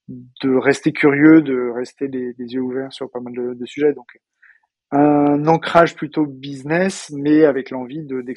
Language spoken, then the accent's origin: French; Paris, Île-de-France, France; j'ai la chance d'habiter à Paris, Je suis né à Paris et j'ai grandi et j'ai fait mes études ici